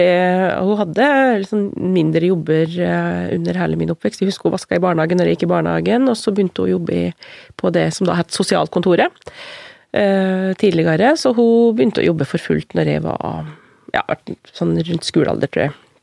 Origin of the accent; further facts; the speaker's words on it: Kvam, Innlandet, Norway; Jeg har vokst opp I Kvam, som I Little Bygden, midt I Gudbrandsdalen, rett nede ved E6 og jernbanen og Gudbrandsdalslaugen, bodde et steinkast unna.